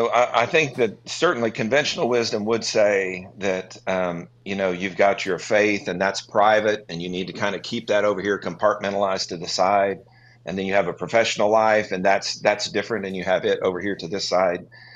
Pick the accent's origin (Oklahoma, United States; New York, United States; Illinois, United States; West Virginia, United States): Oklahoma, United States; Bartlesville; Well, I grew up in Bartlesville, Oklahoma, and I went to church a little bit as a kid, but with the family, we went to a Methodist church there.